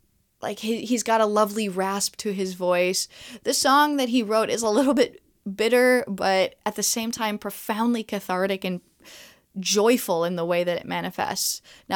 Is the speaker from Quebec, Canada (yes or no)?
yes; Montreal, Quebec, Canada; Montreal. And so I have to tell you about at least one unbelievably cool band that's coming out of my hometown.